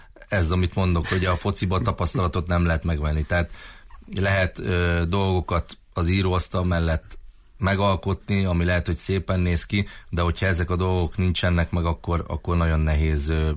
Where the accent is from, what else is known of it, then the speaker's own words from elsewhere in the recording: Eger, Heves, Hungary; mivel ugye én egri vagyok